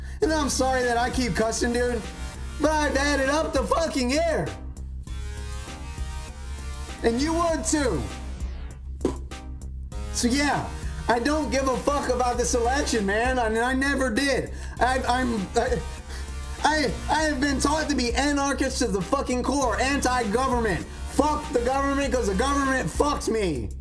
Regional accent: California, United States; Look at fucking California. Look at my home state right now. The state that I fucking live in.

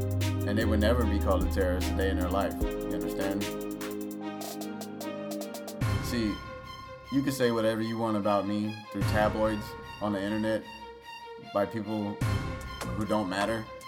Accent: United States; born there; But I'll tell you one thing, I am American. I was born in America.

